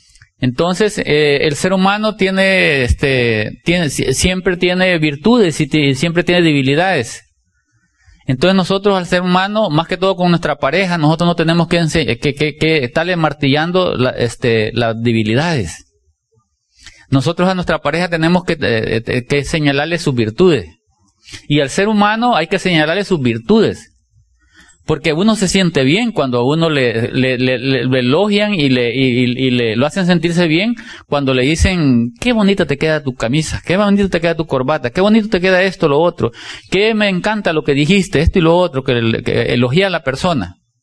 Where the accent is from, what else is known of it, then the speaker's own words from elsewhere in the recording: El Salvador; yo soy salvadoreño y lógicamente vengo no vengo de la ciudad, sino que vengo del campo donde se trabaja bajo el sol